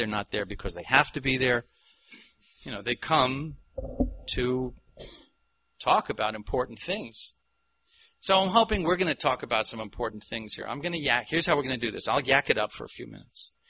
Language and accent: English; New York, United States; I'm a New Yorker, or I guess I should pronounce it properly. I'm a New Yorker. And I joined Krishna Consciousness in London in 1969 when I was 19 years old and stayed in temples for 13 years.